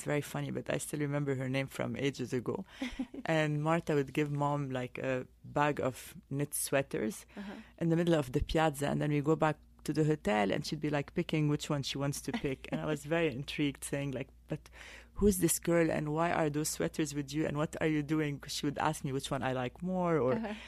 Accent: Paris, Île-de-France, France; He's Lebanese as well. Yeah, so I grew up in Paris, met my husband in Italy. He was living in New York. I was living in Paris, so we were commuting all the time. Then ended up in London for a couple of years. Then went to Beirut for 5 years.

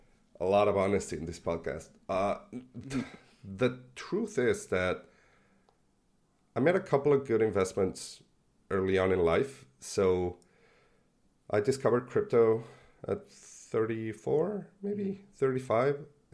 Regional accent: Mexico; now in Argentina; growing up in Mexico, which it is a third world country

